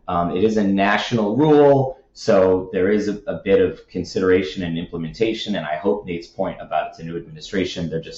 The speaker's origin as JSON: {"language": "English", "town": "Cleveland", "region": "Ohio", "country": "United States", "tie": "born or raised there", "said": "There was a huge scandal in my hometown in Cleveland"}